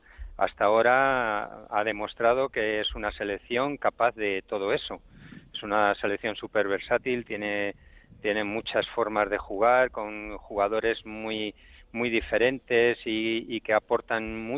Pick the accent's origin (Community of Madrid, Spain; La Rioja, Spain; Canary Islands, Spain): Community of Madrid, Spain; Madrid; born there; nosotros nacimos en Madrid, como bien habéis dicho, en el barrio de Usera